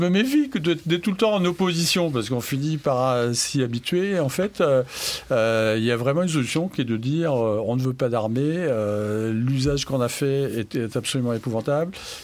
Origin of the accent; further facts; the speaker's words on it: Paris, Île-de-France, France; Moi, je suis parisien.